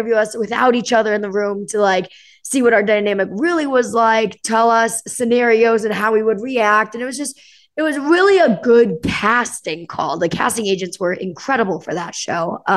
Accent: Omaha, Nebraska, United States; Anyways, so growing up in Omaha, Nebraska, I always danced.

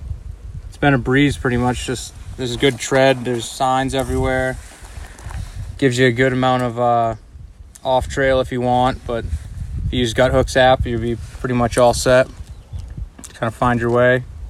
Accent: Dover, New Hampshire, United States; I'm from Dover, New Hampshire.

